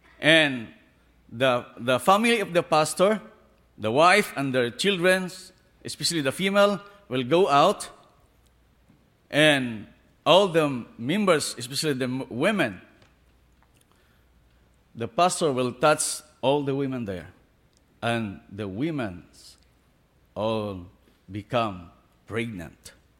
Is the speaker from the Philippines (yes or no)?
yes; Zamboanga Peninsula, Philippines; from Mindanao, Philippines, part of Zamboanga del Norte.